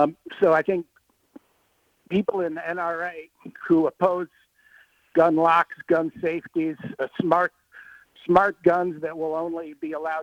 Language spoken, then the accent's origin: English; Cleveland, Ohio, United States; I grew up here in Cleveland. My high school had a rifle team.